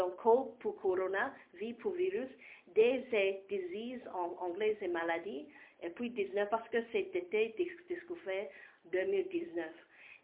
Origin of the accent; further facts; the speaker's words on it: Hong Kong; French is a second language; moved away as an adult; also born or lived in United Kingdom; now in Congo; Je suis d'origine de Hong Kong et aussi la Grande-Bretagne.